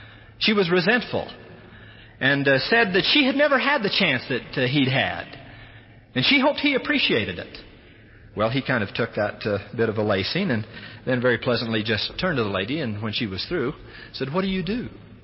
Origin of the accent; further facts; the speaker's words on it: St. George, Utah, United States; born there; Chris mentioned that I was born in St. George.